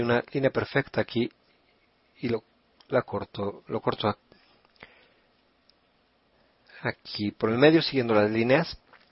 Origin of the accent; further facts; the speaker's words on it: Italy; Spanish is a second language; Como buena italiana, hago todo con aceite de oliva